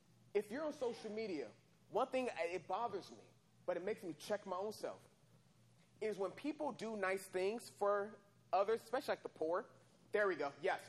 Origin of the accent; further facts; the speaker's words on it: El Centro, California, United States; me being a five-year-old growing up in El Centro, which is where I was born